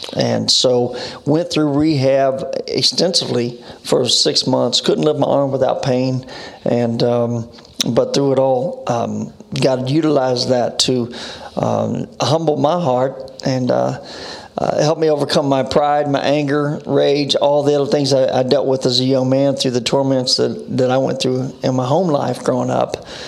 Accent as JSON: {"language": "English", "town": "Indianapolis", "region": "Indiana", "country": "United States", "tie": "born or raised there", "said": "Yeah, I grew up in an impoverished home. Mom and dad in a home, five sisters. I grew up in a very impoverished area."}